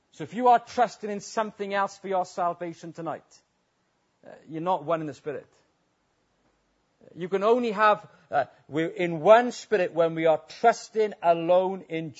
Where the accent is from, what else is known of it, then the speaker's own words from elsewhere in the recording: Wales, United Kingdom; as a Welshman, you might have guessed, I'm a proud Welshman.